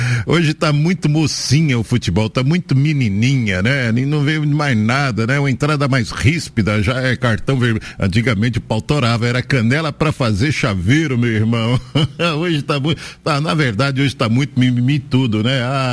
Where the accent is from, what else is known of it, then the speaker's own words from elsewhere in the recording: Jacobina, Bahia, Brazil; Fica entre as cidades ali de Jacobina, que é a minha cidade natal